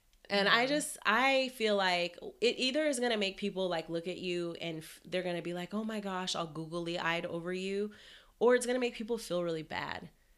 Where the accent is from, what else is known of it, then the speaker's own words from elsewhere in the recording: Seattle, Washington, United States; I'm from Seattle, I'm a photographer